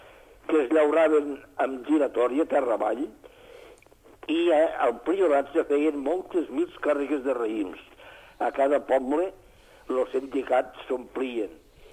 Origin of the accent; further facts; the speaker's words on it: Catalonia, Spain; Diem, som catalans i volem ser catalans.